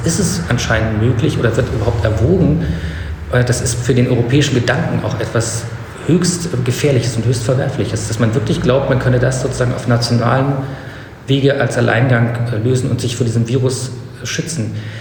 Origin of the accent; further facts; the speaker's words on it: East Germany, Germany; ich bin in der DDR groß geworden